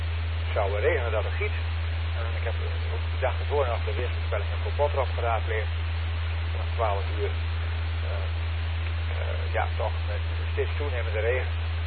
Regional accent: Netherlands; Ik zei, nee, ik kom niet uit Holland. Ik kom wel uit Nederland, maar ik kom niet uit Holland.

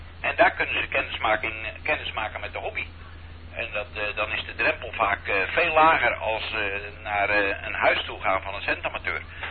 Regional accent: Austria; Zoals je weet, ik kom uit Oostenrijk.

